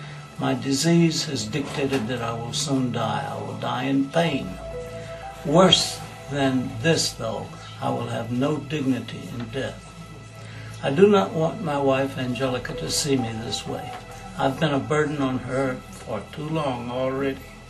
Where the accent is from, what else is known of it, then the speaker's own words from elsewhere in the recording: Australia; I am here in Zurich because it's the only legal option available to me as an Australian citizen.